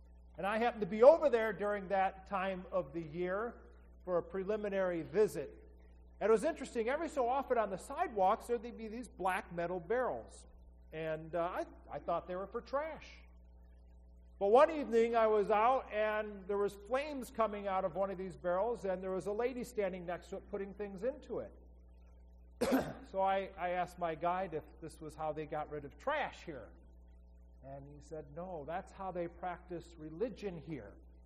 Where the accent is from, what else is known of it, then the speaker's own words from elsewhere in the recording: Detroit, Michigan, United States; And my wife and I, we grew up in the Detroit area, and I served my whole ministry as a parish pastor so far as in Michigan.